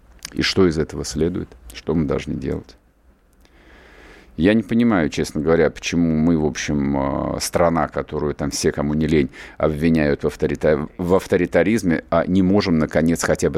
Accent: Moscow, Russia; И вот я москвич

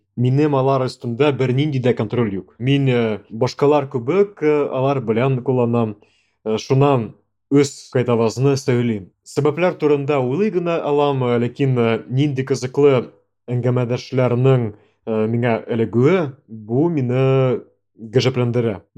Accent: Yekaterinburg, Sverdlovsk Oblast, Russia; Мин Екатеринбургта үстем һәм моны белми идем.

